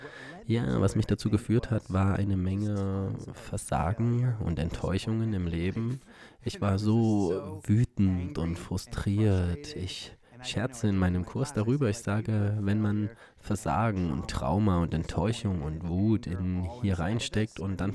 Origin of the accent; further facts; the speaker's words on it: Boston, Massachusetts, United States; Und ich komme aus Boston